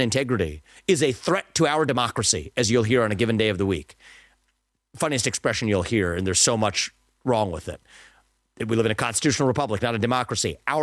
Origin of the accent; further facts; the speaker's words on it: Ohio, United States; I voted in my home state in Ohio yesterday.